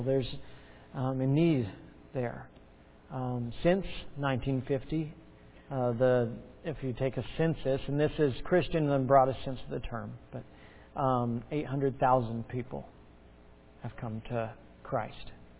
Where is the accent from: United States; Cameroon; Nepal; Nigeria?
Nepal; It's one of those countries that people think that we're from Naples. That's in Italy. But Nepal is just north of India and south of China.